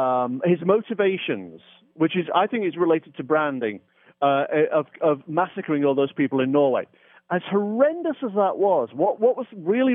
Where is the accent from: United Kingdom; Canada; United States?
United Kingdom; Because I come from Britain, and in Britain, our culture is, you know what it is.